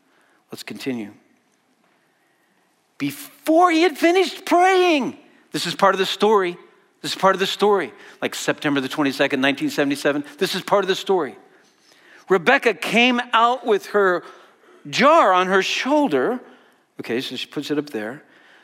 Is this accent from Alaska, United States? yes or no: no; Wisconsin, United States; We're all from Wisconsin, right?